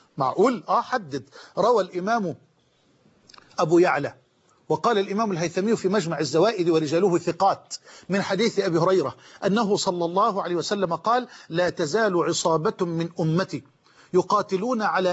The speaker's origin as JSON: {"language": "Arabic", "country": "Egypt", "said": "وأسأل الله سبحانه وتعالى أن يجعل بلدنا مصر أمنا أمانا سخاء رخاء."}